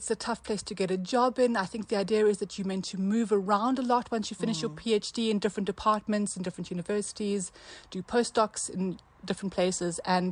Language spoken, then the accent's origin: English; South Africa; So I grew up in Crofernet, small town.